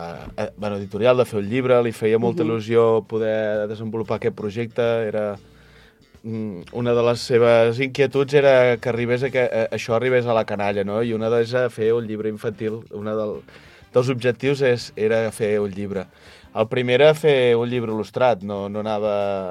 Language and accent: Catalan; Sant Pau d'Ordal, Catalonia, Spain; I jo sóc de Sant Pau d'Ordal.